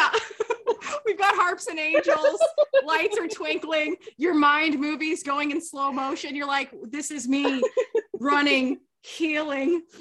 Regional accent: Kansas, United States; born there; moved away; also born or lived in California; I was born in Kansas. Yep. Like I moved out to California.

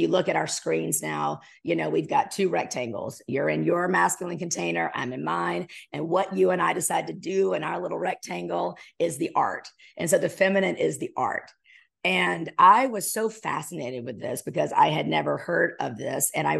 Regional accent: South Carolina, United States; Yeah, I'm from South Carolina.

